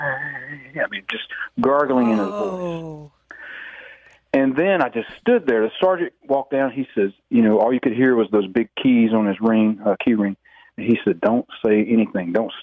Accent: Kings Mountain, North Carolina, United States; I was born in Kings Mountain, North Carolina. Of course, I grew up in all the counties in the area.

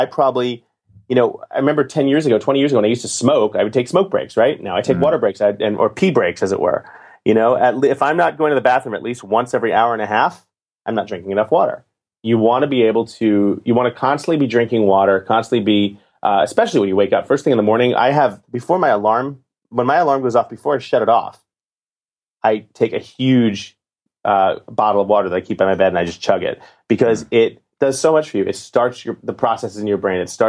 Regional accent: New York City, New York, United States; I grew up in Manhattan drinking tap water from New York City apartments my whole life.

